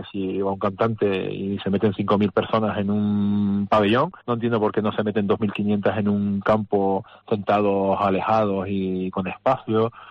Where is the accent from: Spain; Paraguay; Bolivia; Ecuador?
Spain; Canary Islands; soy canario y para mí son dos equipos de la tierra.